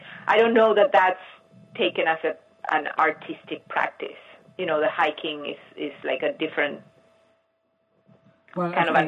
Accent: Argentina; moved away as an adult; also born or lived in Mexico; now in Brooklyn, United States; I grew up in Argentina, in Mexico first, and then in Argentina. My family is from Argentina. And then I came to the States a couple of times. One was for college, and then I went back to Argentina, and then I came back 20 years ago.

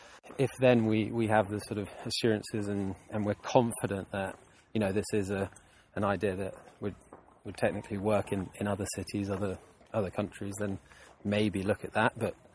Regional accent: Hong Kong; moved away as an adult; but I grew up in Hong Kong, and Hong Kong, you know, I spent the first 20 years of my life there.

